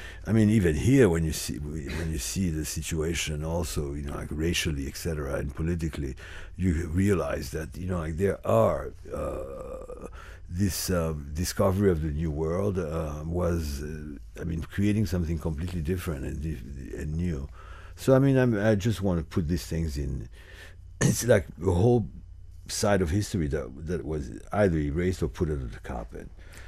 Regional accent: Haiti; I'm from Haiti

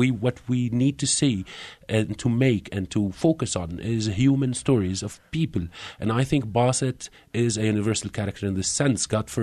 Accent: Homs, Homs Governorate, Syria; And I come from Homs, the city where the film takes place.

